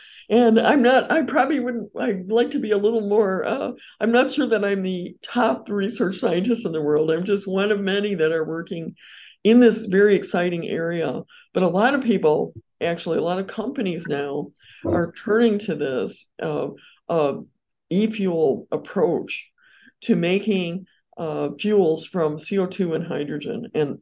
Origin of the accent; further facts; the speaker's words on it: Palos Heights, Illinois, United States; also born or lived in Chicago; Well, I'm actually from Chicago. I was born in Chicago, and then we moved to Palos Heights when I was well, fairly young.